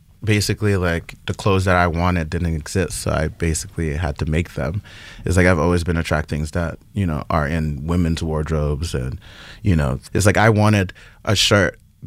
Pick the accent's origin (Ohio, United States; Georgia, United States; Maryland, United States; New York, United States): New York, United States; Queens; Yes, born and raised in Lefrak City.